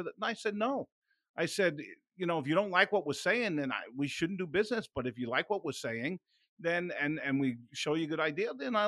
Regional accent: New York, United States; I mean, growing up in New York, man, they had it all.

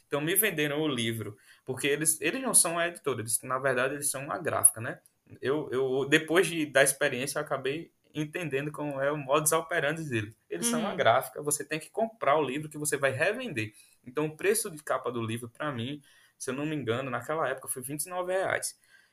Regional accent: Sapé, Paraíba, Brazil; aqui eu sou da cidade de Augusto dos Anjos, que é um dos maiores poetas do Brasil. Então, ele é nascido aqui na minha cidade, que se chama Sapé, na Paraíba.

